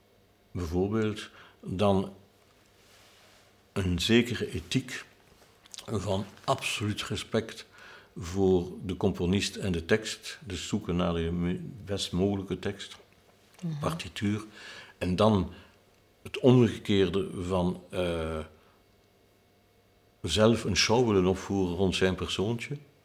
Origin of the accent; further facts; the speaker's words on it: Flanders, Belgium; En dikwijls vraagt men mij, als Vlaming, hoe komt dat dat het in Vlaanderen zo belangrijk is geworden?